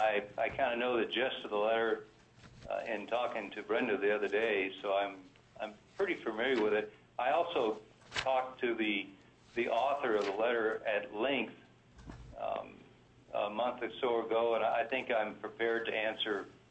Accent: Wyoming, United States; moved away as an adult; now in Soldotna, United States; I live in Soldotna with my family. I was raised in Wyoming. I went to school in Wyoming

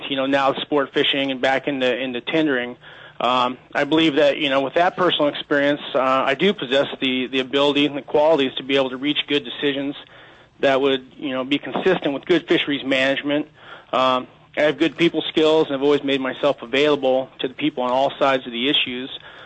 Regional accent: Seward, Alaska, United States; Yes, I was pretty much born and raised here in Alaska. I grew up in Seward. Started off as a kid commercial fishing, Lower Cook Inlet there, salmon purse seining.

